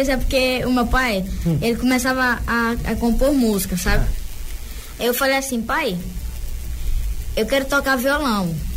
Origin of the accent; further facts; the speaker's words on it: Riacho Verde, Brazil; Eu sou lá do distrito de Riacho Verde, mas só que a maioria do tempo onde mais eu fico é na Vazante.